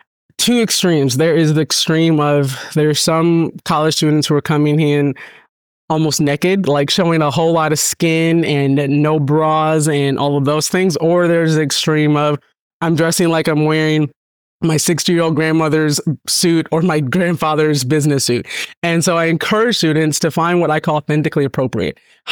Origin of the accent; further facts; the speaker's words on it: Minnesota, United States; In elementary school, I grew up in Minnesota. I was the only Black girl in most of my classes